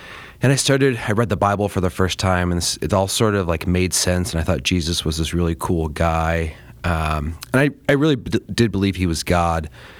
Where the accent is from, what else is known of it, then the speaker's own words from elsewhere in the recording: Allen Park, Michigan, United States; also born or lived in Tennessee / Plymouth; Sure. I was born and raised downriver, Allen Park. I was there for 18 years. Spent 4 or 5 years in Tennessee in the Knoxville and Johnson City area.